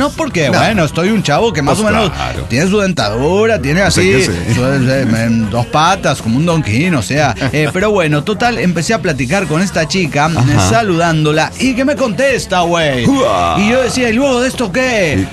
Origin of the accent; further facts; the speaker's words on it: Delicias, Chihuahua, Mexico; de Delicias, Chihuahua.